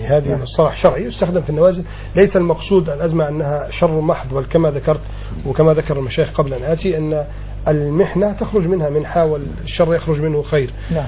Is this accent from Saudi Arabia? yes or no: no; Alexandria, Alexandria Governorate, Egypt; ولكن الوضع عندنا في إسكندرية كان ألين شوية من عندكم هنا في القاهرة